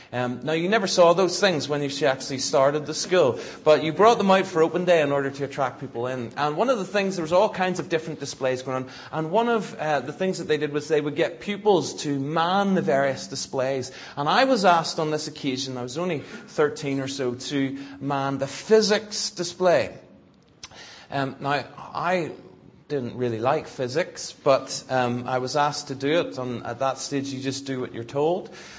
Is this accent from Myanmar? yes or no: no; Northern Ireland, United Kingdom; I'm from Northern Ireland, and I went to a school in Belfast.